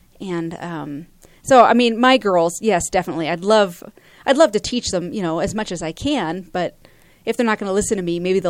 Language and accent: English; Colorado, United States; also born or lived in Nebraska; I was born and raised here in Colorado.